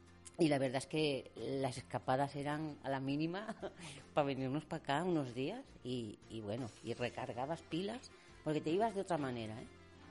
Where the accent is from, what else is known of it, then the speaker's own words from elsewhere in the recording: Barcelona, Catalonia, Spain; born there; yo nací allí en Barcelona, tengo raíces andaluzas, mi padre era cordobés e mi madre sevillana, a lo cual estoy muy orgullosa de eso.